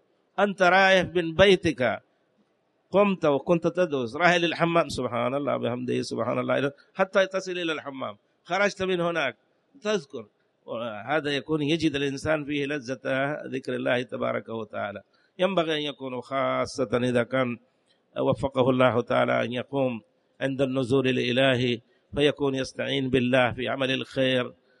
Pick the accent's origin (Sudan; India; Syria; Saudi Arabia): India; وعندنا في الهند